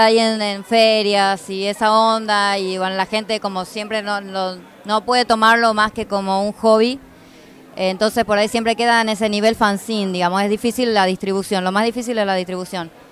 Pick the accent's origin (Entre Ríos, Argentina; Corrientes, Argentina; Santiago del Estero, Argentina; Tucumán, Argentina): Tucumán, Argentina; yo que vengo de Tucumán